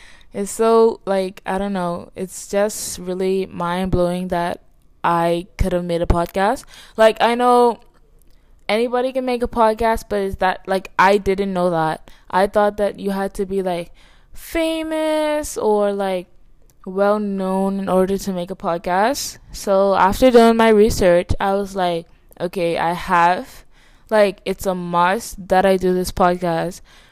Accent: Bahamas; moved away; was born July 5th, 2006. I am Bahamian. I was born in the Bahamas, and that's where I lived my whole life. Do I currently live there? Who knows? No, I don't.

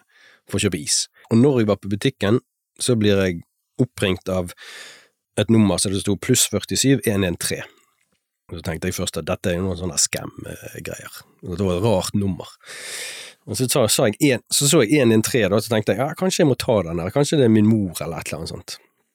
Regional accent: Fana, Vestland, Norway; Ja, så jeg er fra Fana, og jeg gikk på Skjold skole

